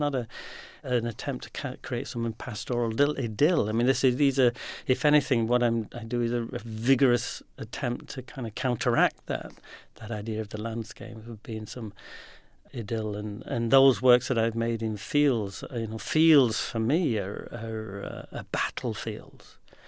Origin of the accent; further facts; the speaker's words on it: England, United Kingdom; now in Scotland; I'm not Scottish. I'm English, and I'm an artist, and living in a small Scottish village.